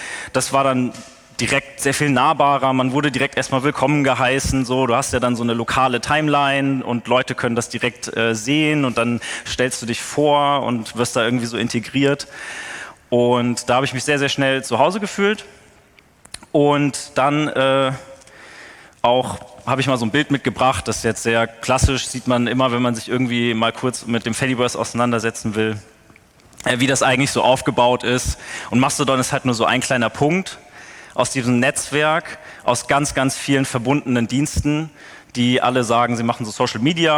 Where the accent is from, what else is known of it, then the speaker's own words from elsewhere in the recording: Fulda, Hesse, Germany; Ich bin dann zurückgegangen in meine Heimat, das ist Fulda.